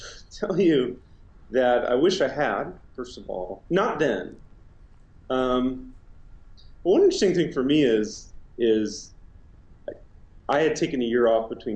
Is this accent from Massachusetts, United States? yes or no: no; California, United States; now in Atlanta, United States; I was from the Bay Area. So I grew up on the peninsula, 5 minutes from Stanford.